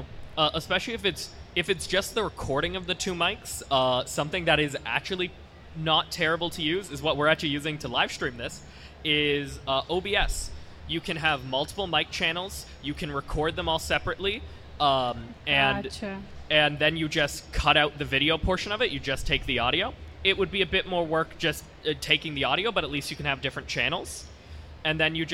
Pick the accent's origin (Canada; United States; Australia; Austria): Canada; We're from Canada.